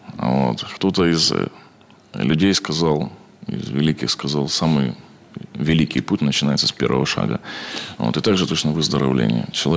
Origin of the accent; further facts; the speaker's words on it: Ukraine; now in Saint Petersburg, Russia; Это было в Украине. Реабилитацию прошел в Украине, сам родом оттуда.